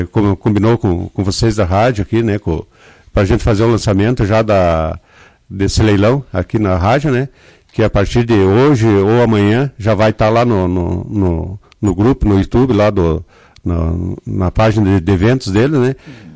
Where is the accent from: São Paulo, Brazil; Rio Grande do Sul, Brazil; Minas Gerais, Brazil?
Rio Grande do Sul, Brazil; Lagoa Vermelha; acho que Lagoa Vermelha merece, eu sou de Lagoa